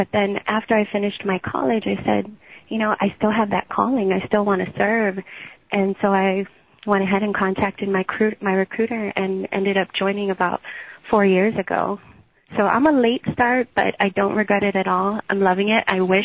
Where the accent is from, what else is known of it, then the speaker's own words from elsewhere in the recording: Guam; I am. I was actually I'm born and raised on Guam, living there, and then also joined the Air Force there.